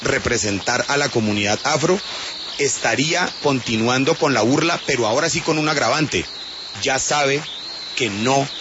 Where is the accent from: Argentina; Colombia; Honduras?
Colombia; para que nosotros tengamos hoy el orgullo de decir somos colombianos.